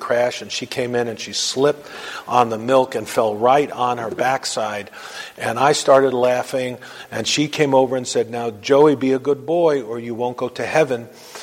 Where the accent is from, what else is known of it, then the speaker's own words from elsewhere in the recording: New York City, New York, United States; I was born in New York City, Brooklyn, New York, on July 14th, 1955, into a conservative Jewish family. We lived in Coney Island, right next to the amusement park and boardwalk in New York City, so I grew up going on a lot of rides in Coney Island.